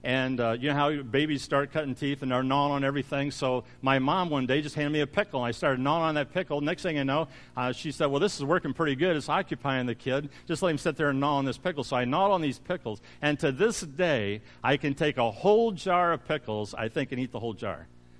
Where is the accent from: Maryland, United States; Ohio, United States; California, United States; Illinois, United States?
Ohio, United States; The only thing we bought when I was growing up in Ohio was we went to the store and bought milk and bread